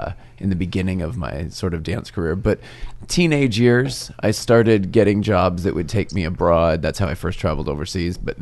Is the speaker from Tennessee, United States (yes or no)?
no; Arizona, United States; This was in Arizona. This is my hometown. I tried to hone my craft before I said I am a choreographer, I am a teacher. I wanted to do it within my own hometown studio.